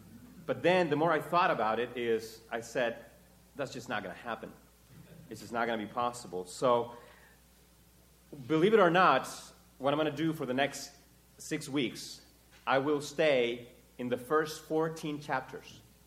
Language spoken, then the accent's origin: English; Chile; English is a second language; moved away as an adult; now in United States; If you can hear the accent in my speaking, that's because I was born and raised in Chile. I've been in the U.S. for 10 years. Met my wife in Chile.